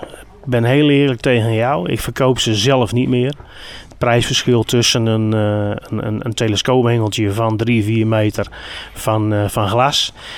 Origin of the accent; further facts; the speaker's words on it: Appingedam, Groningen, Netherlands; also born or lived in Delfzijl / Siddeburen; Ik ben een ras-echte Groninger. Ik ben geboren in de stad Groningen zelfs. Maar ik ben getogen in Appingedam en in Delfzijl. En ik heb ook nog een hele periode in Siddeburen gewoond.